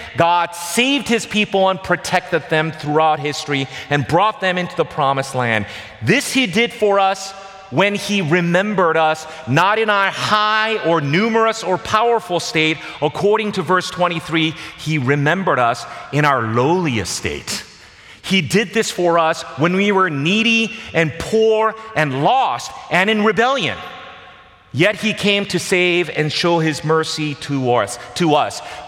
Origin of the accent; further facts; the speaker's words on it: South Korea; For those of you who are born and raised in South Korea like I was, my parents were born in Hwanghae province before they actually came down to South Korea right during the war.